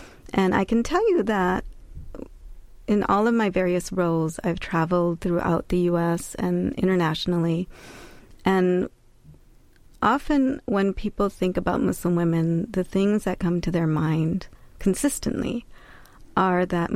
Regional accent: India; also born or lived in United States; now in San Francisco, United States; I was born in India, and I was half raised in India and half in the U.S., and I've been living in the Bay Area for about 15 years now

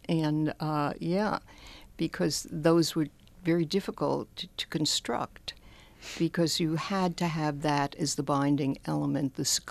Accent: New York City, New York, United States; now in Rochester, United States; Well, I'm from New York City, so it's a whole different world.

